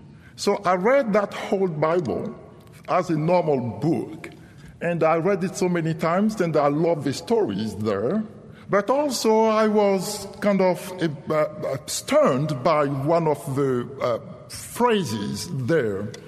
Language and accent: English; Côte d’Ivoire; I was born and raised in the Ivory Coast, West Africa, and like most of the children of my age, I grew up in the ancestral tradition of Africa